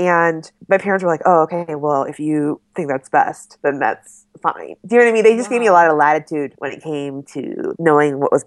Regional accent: Richmond, Virginia, United States; And, you know, I grew up in Richmond and there just weren't that many writers that I was coming in contact with.

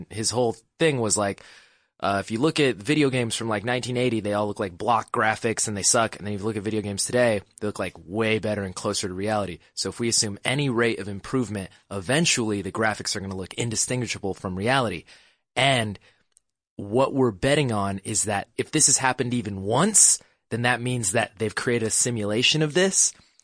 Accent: Indiana, United States; moved away; See, so I came from Indiana, and when I moved here, everyone's like, oh, you got to get In-N-Out.

